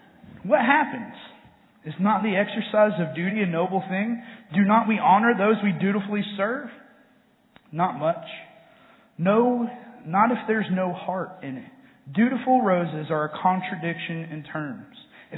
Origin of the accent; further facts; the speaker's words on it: Atlanta, Georgia, United States; I grew up in Atlanta, or Metro Atlanta. So growing up in the 90s was the heyday of the Atlanta Braves on TBS.